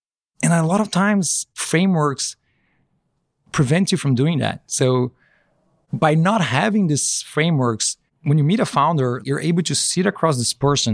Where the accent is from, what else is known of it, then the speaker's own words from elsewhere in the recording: Brazil; I'm originally from Brazil and I started my company there.